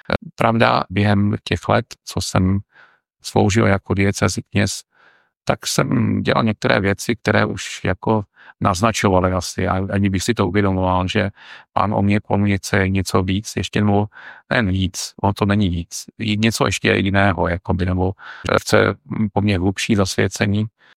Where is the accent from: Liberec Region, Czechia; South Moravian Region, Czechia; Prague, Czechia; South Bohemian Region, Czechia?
South Bohemian Region, Czechia; Písek; Pocházím totiž z Písku, takže jsem studoval tam, kde se to mělo blízko.